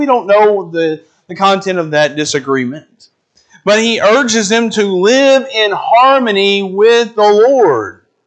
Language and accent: English; Arkansas, United States; I'm from Arkansas. I want to say y'all there.